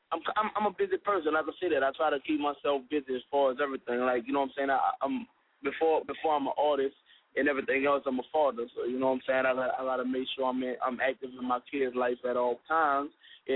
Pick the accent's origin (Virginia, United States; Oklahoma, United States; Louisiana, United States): Louisiana, United States; New Orleans; Oh, I'm calling in from New Orleans, Louisiana.